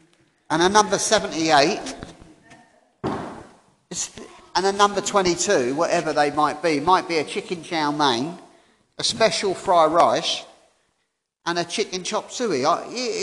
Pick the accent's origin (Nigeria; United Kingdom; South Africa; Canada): United Kingdom; England; And this porter was shocked because he was an Indian chappie and I'm English.